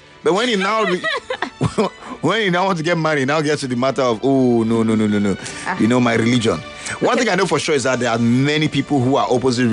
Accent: Buea, Southwest Region, Cameroon; born there; I was born in Boya, I think in Cameroon, Boya, you think maybe it's French. It's an English-speaking part of the country. And that place used to be part of Nigeria.

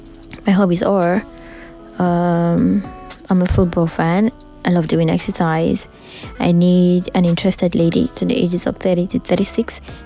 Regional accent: Delta, Nigeria; now in Lagos, Nigeria; I am a driver and I am from Delta State, but based in Lagos, Ikoyi. I am tall. I am a tall, fair guy.

